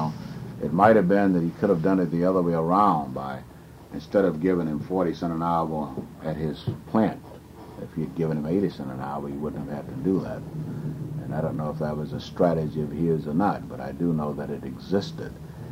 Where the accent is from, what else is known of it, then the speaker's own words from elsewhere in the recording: the South, United States; also born or lived in North; I've lived both in the North and the South, and I am a Southerner